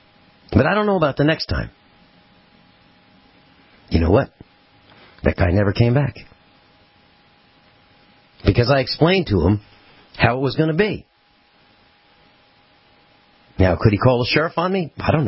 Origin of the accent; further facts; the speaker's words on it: Virginia, United States; Because I came from Virginia … I'm obviously in the mob